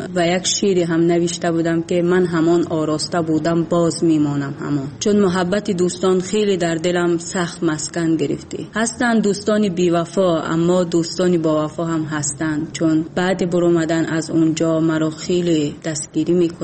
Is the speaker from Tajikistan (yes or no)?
yes; Tajikistan; اصلا وقتی که من بیرون از تاجیکستانم بودم